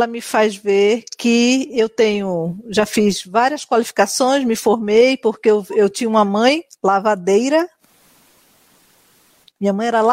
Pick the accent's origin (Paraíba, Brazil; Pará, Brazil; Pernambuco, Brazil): Pernambuco, Brazil; Recife; eu sou de Recife, estou vendo os conterrâneos aqui